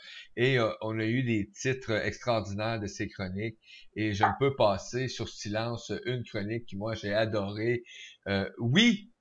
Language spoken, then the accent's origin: French; Quebec, Canada; Écoute, on est des Québécois, donc on doit l'admettre. La neige fait partie de nos traditions.